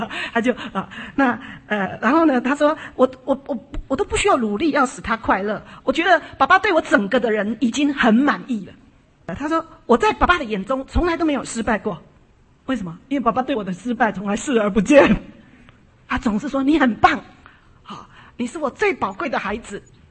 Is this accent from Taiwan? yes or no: yes; Taiwan; moved away; 那我们在台湾呢，我们台湾人，我们的爸爸都是受日本式教育